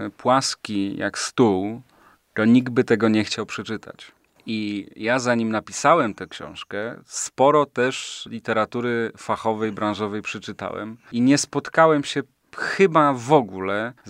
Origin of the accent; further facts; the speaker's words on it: Pleszew, Greater Poland Voivodeship, Poland; jego miejscem jest moje rodzinne miasto Pleszew, ale te miejsca to są takie miejsca, które ja zapamiętałem z dzieciństwa